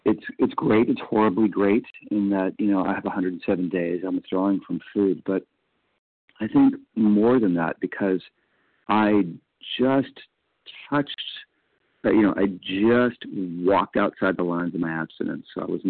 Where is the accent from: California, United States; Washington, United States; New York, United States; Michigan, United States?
California, United States; I'm from California.